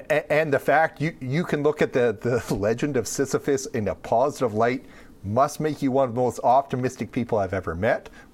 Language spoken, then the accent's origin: English; Manitoba, Canada; Well, no, I'm actually from Manitoba. I'm a little north of you.